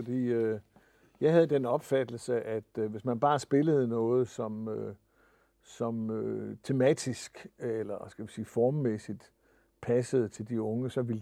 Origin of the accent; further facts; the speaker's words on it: Jutland, Denmark; now in Vendsyssel, Denmark; Altså, jeg er født jyde, det kan man sikkert høre.